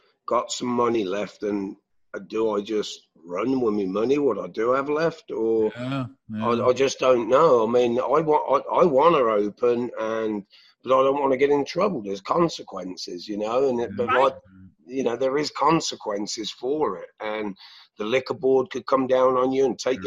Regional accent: Northampton, East Midlands, United Kingdom; Yeah, I'm from Northampton, yes.

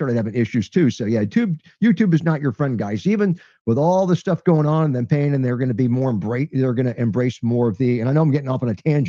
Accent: Tampa, Florida, United States; growing up in Tampa and being a cop

